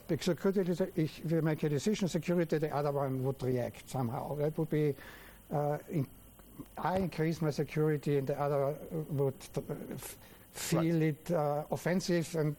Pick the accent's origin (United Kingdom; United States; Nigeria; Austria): Austria; Vienna; So one is, because I'm coming from Vienna, we had the Vienna Congress of 1815.